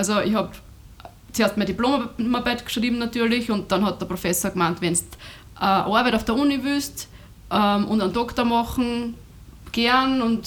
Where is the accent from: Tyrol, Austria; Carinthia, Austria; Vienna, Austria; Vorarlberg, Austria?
Vienna, Austria; Aber ich bin eigentlich Wienerin auch. Bin, glaube ich, beides.